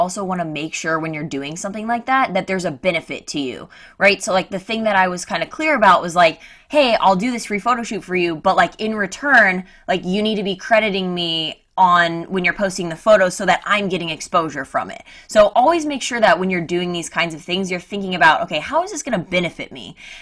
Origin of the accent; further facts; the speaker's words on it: Missouri, United States; I grew up in Missouri, in a very small town.